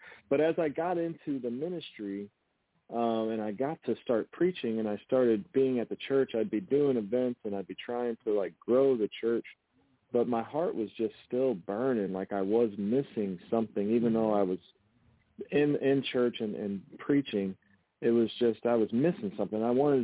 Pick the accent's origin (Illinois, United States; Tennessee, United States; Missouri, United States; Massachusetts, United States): Missouri, United States; St. Louis; I grew up in St. Louis. I've been here, I'm 40 years old, so I've been here 40 years